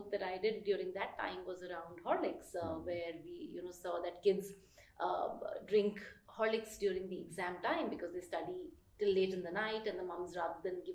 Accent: Kolkata, West Bengal, India; Well, I grew up in Calcutta with a mother who was a teacher and was very strict.

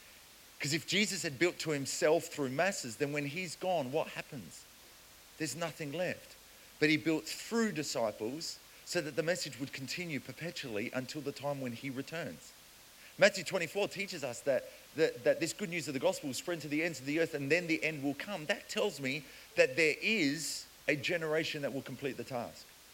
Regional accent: South Africa; where are you from? I'm from South Africa. Yeah, I can tell, right?

